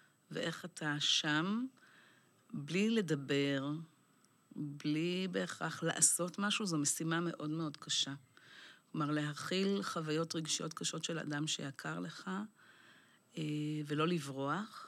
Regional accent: Jerusalem, Jerusalem District, Israel; אני גם מירושלים, אז יש לנו חמולות

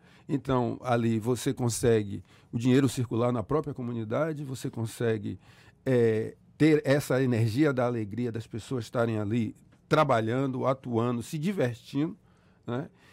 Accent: Bahia, Brazil; Eu sou do Garcia e os trios passavam na frente da entrada da casa da minha avó, né?

